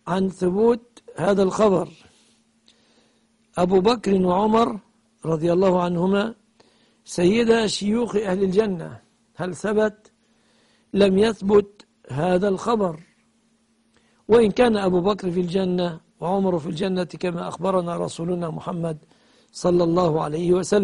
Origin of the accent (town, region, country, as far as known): Egypt